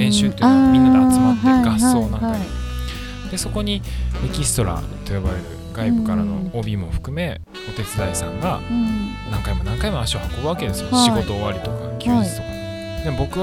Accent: Fukuoka, Japan; accent: Hakata dialect; なんかだからこっちも意識して博多弁を喋るんだけど

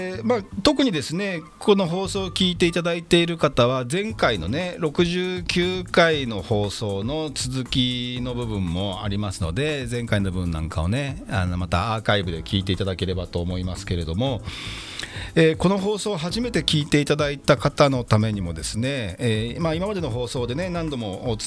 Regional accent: Yokohama, Kanagawa, Japan; 私地元横浜鶴見区出身前議員の … お届けしております

